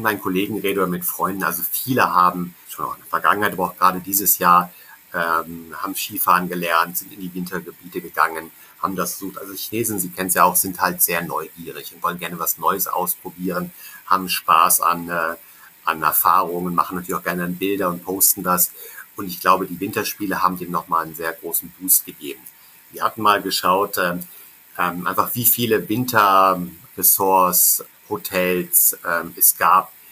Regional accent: Northern Germany, Germany; Ich komme aus Norddeutschland. Aha. Da sind die größten Berge der Harz.

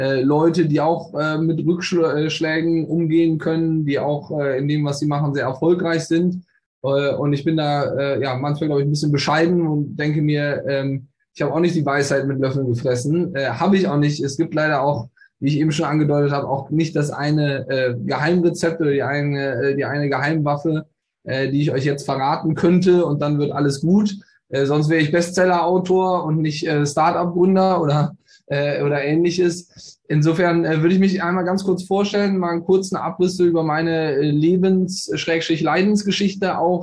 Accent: Bonn, North Rhine-Westphalia, Germany; gebürtig aus Bonn, bin inzwischen 38 Jahre jung

